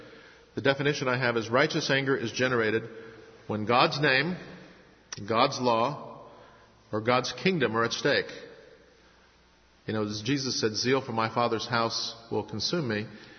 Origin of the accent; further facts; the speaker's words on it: Midwest, United States; now in Atlanta, United States; And I grew up in the Midwest, and actually Atlanta has more tornadoes in the spring than any other part of the country, and have had one go over my house.